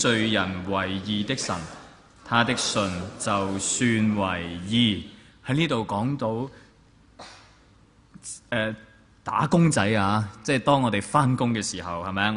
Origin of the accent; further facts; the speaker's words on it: China; 我哋中国人咧，我哋都会用咩结拜啊、结义啊咁样样噶